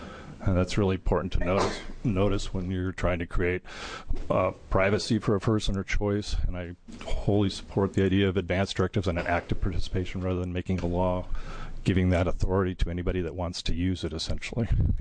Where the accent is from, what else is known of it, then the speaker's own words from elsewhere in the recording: Eugene, Oregon, United States; I'm from the Eugene Springfield area.